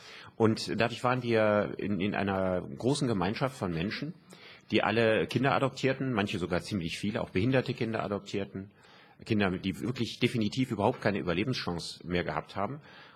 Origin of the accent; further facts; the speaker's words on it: Solingen, North Rhine-Westphalia, Germany; Meine Heimatstadt Solingen